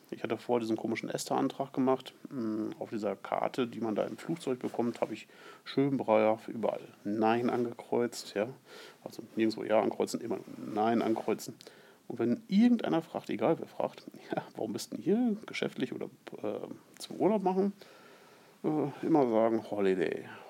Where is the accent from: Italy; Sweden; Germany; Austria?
Germany; weil ich komme aus Deutschland und mein Englisch ist nun wirklich absolut grottig